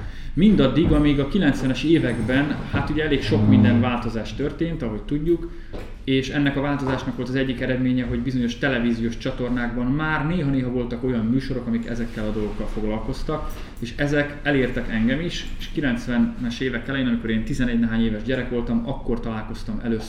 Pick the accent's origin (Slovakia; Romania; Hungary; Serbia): Hungary; Az, hogy én a Bakonyban születtem, és ennek következtében nagyon sokat jártuk a szüleimmel az erdőt, a mezőt, és sokat kirándultunk